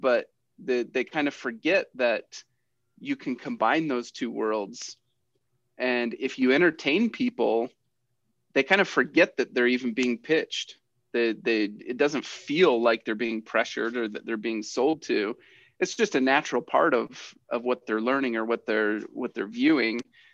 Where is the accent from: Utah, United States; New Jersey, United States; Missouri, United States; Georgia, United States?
Utah, United States; I grew up in Utah and they were in Idaho, and their dad got a job down in Utah.